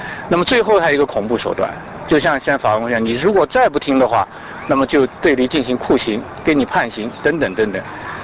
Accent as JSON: {"language": "Chinese", "country": "China", "tie": "born or raised there", "moved": "yes", "lives_now": "United States", "said": "但是我们在中国长大的，我们从小到大已经说实在在我们的心理上已经有很大很大的阴影"}